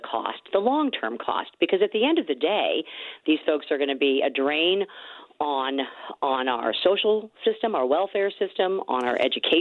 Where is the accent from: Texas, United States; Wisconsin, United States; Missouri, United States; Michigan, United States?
Missouri, United States; St. Louis; I'm going to stay here and do the work representing my hometown of St. Louis.